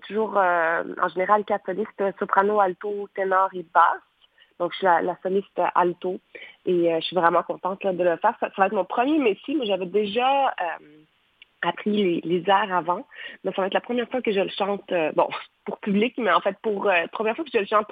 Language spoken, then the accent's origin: French; Quebec, Canada; moved away; ça fait 10 ans que je suis partie hein, du Québec et je viens juste de revenir depuis mars. Donc, je suis comme une étrangère dans ma propre ville.